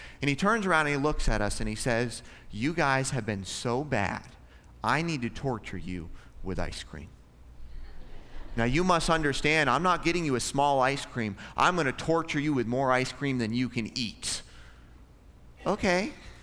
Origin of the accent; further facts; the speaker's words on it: Alaska, United States; We grew up way up in Alaska.